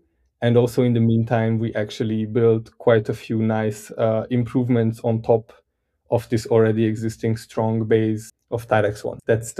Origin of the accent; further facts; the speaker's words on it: Hungary; So I grew up in Hungary, and this is actually a very traditional Hungarian name